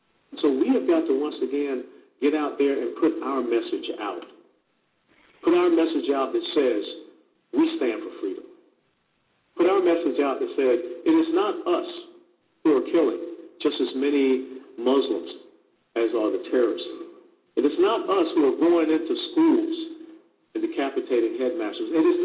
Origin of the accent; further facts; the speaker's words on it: Georgia, United States; remember, I am from Georgia, so I do have this accent thing.